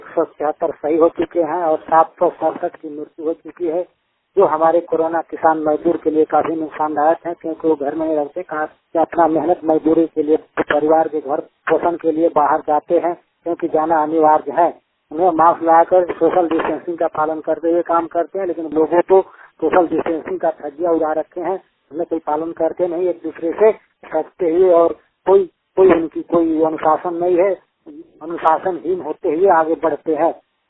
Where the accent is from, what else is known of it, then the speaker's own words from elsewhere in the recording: Jharkhand, India; मैं झारखंड के सलामत से हूँ। हमारे झारखंड में बहुत तेजी से कोरोना बढ़ रही है।